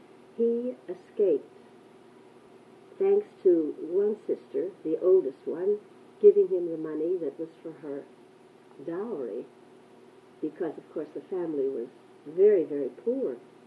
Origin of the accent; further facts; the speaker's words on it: Pittsburgh, Pennsylvania, United States; born there; Well, I was born in Pittsburgh. I was born right here in Pittsburgh.